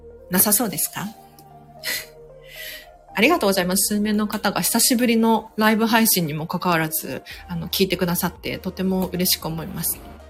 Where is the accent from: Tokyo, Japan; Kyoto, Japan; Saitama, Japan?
Tokyo, Japan; 私も、東京生まれ東京育ちで、自慢してるわけではなくて、もう本当にマンション住みだったんですよ。で、今もう、マンションに住んでるんですけれど